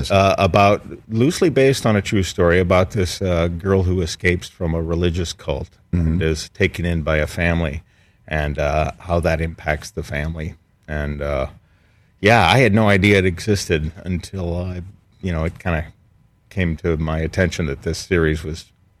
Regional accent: Midwest, United States; which is perfect for, growing up in the Midwest.

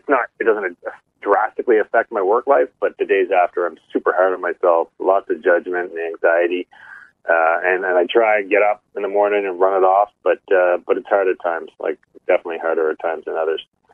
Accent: Halifax, Nova Scotia, Canada; I'm from Halifax, Nova Scotia.

